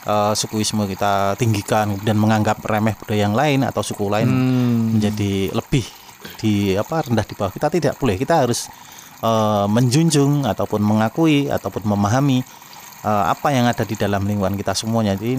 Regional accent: Java, Indonesia; meskipun kita ini orang Jawa, misalkan kita orang Nusantara tapi jarang menggunakan bahasa Jawa.

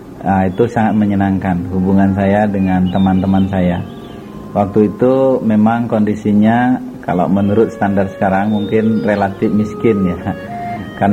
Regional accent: Sumenep, East Java, Indonesia; born there; saya dilahirkan di Sumenep, Kabupaten paling timur di ujung Pulau Madura, tanggal 18 Januari tahun 1954.

